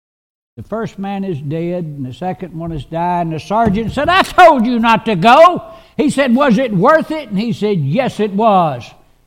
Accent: Clarksville, Tennessee, United States; My hometown is Clarksville, Tennessee. Clarksville, Tennessee. Hadn't been there in years and years and years and years, but I still call it my hometown.

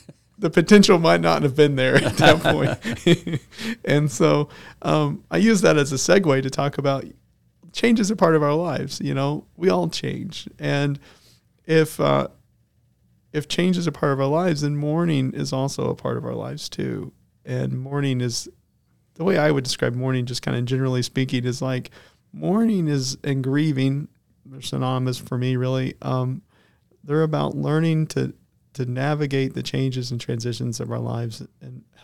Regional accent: Ligoti, Indiana, United States; moved away as an adult; So I grew up in Ligoti, Indiana, and I moved there when I was 3 years old, moved away when I was 24 years old.

